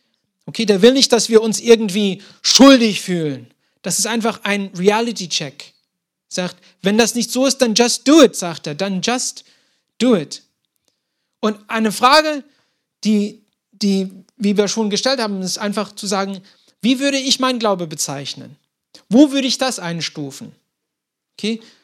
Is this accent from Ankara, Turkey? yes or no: yes; Ankara, Turkey; Ist eigentlich, wo meine Heimat ist, in Ankara. Das ist damals Galatien hier, also Zentraltürkei.